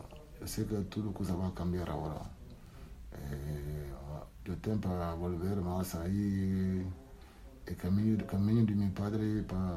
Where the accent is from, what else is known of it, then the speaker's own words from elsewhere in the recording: Dakar, Senegal; Spanish is a second language; Nosotros estamos de casa más. Ahora somos ahora capital allí, Dakar.